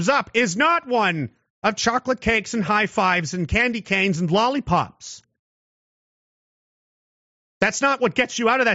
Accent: Canada; Definitely where I came from. And I came from Canada, like the real Canada.

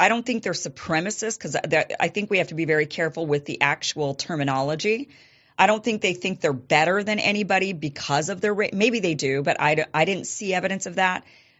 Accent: Idaho, United States; one of them being my home state of Idaho. I was born and raised and still keep a residence in Idaho. Okay, so I'm an Idahoan through and through.

